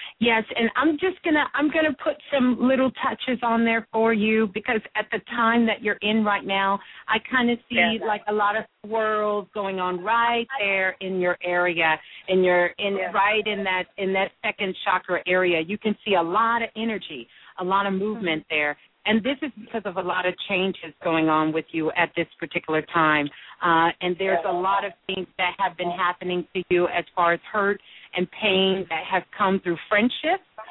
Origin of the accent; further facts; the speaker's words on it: Brooklyn, New York, United States; I'm from Brooklyn. I'm a Brooklyn girl.